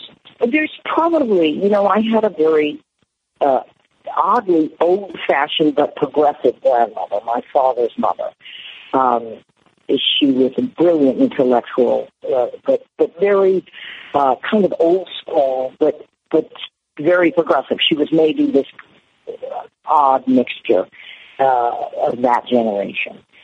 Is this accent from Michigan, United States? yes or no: no; New Orleans, Louisiana, United States; I went to, you know, big public high school. I grew up in Algiers. You know, I grew up in the suburbs.